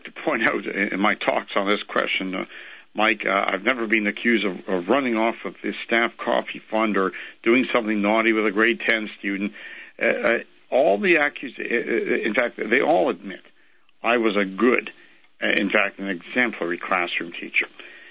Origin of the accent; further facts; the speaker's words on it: Canada; I'm a Canadian